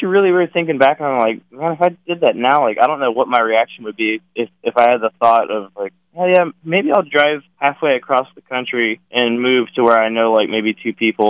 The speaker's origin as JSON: {"language": "English", "region": "East Coast", "country": "United States", "said": "I'm actually from the East Coast, like farther up north. So it actually gets pretty darn cold over here."}